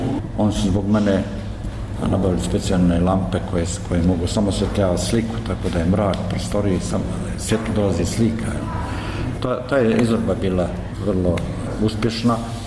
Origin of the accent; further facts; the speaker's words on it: Tešanj, Federation of Bosnia and Herzegovina, Bosnia & Herzegovina; born there; Meni je Goražde moja domovina. Ja sam rođen u Tešnju